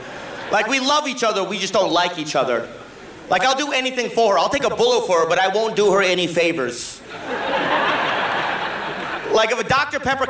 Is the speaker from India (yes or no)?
yes; India; I'm Indian. All my friends are white.